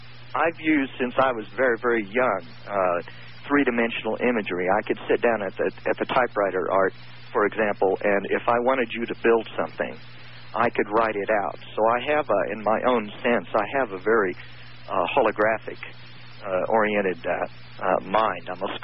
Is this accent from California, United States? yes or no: yes; Grass Valley, California, United States; I'm from Grass Valley, California.